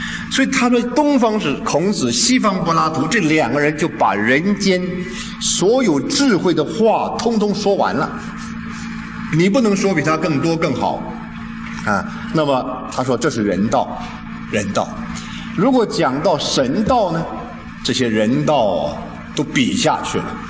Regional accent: China; 这是中国人的梦想，我们中国人古人一向有个梦想

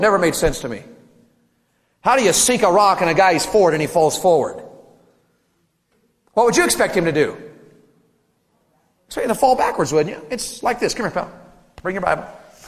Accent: Tennessee, United States; moved away; I never knew till I moved to Ohio. I grew up in Tennessee. I never knew till I moved to Ohio that even Yankees can talk like Southerners.

